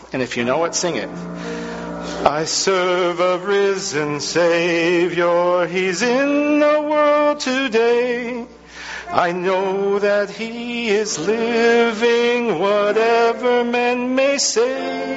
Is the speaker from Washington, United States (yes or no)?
yes; Camano Island, Washington, United States; I grew up on Camano Island, and I went to a church called Camano Chapel.